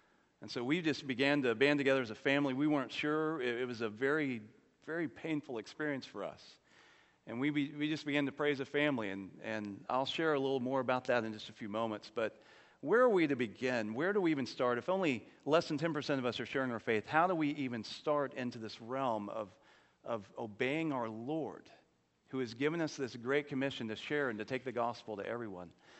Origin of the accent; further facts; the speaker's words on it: Jacksonville, Florida, United States; I grew up in First Baptist Jacksonville, a wonderful church.